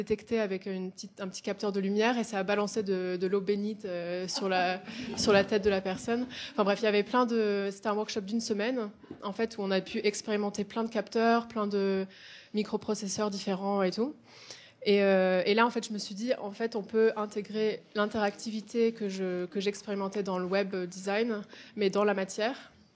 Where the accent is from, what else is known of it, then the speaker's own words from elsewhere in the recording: California, United States; en fait, j'ai grandi en Californie.